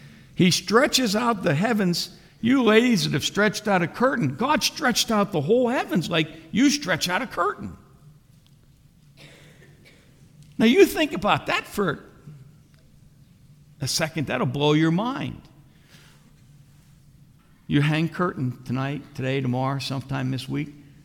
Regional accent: Phillipsburg, New Jersey, United States; born there; I thought I was a citizen of the United States. I mean, I was born here in the Phillipsburg Hospital. And I have papers. And I'm an American citizen.

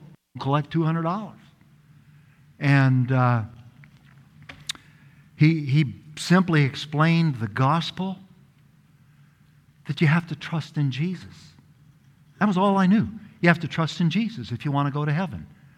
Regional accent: Portland, Oregon, United States; You see, I grew up in Portland, Oregon as the son of a truck driver.

